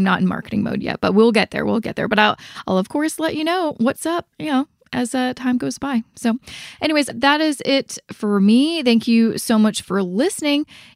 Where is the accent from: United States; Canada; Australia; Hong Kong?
Canada; Vancouver, British Columbia; I hope to also do one in Vancouver, because that's my hometown.